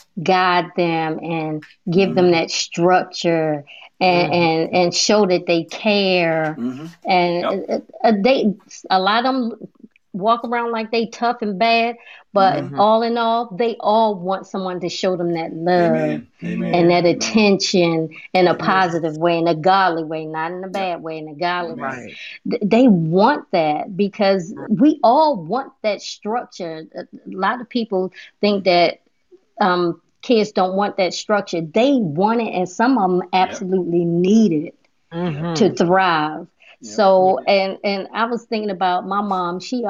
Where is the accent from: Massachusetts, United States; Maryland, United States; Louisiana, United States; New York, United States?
Maryland, United States; Baltimore; moved away; To when I was old enough, I moved away from Baltimore City because I knew it was more out there.